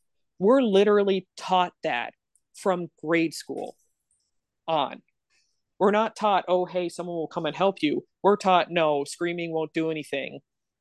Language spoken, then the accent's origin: English; Canada; I'm glad that I'm Canadian and that we've been so progressive for so long